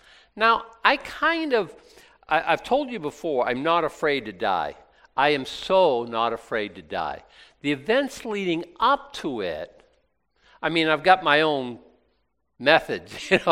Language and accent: English; Boston, Massachusetts, United States; What? I grew up in Boston.